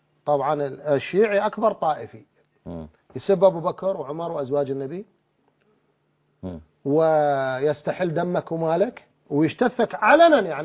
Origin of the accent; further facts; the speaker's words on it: Iraq; احنا عندنا بالعراق